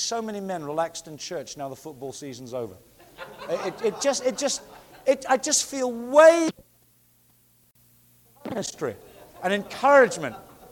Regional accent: England, United Kingdom; now in United States; my first time in the States, I came as an Englishman to California.

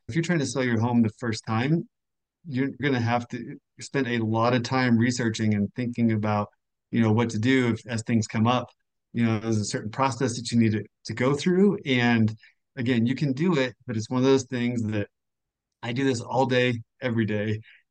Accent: Colorado Springs, Colorado, United States; I grew up in Colorado, I grew up in Colorado Springs. I lived in, went to college in Boulder, lived in Golden, Westminster, Parker, all over. Now I'm in Castle Rock

